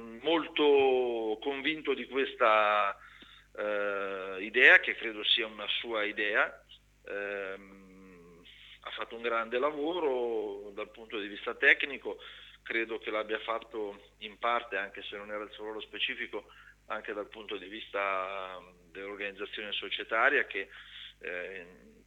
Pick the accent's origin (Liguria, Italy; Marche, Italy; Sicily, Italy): Marche, Italy; Ancona; Essendo anconetano e avendo seguito le vicende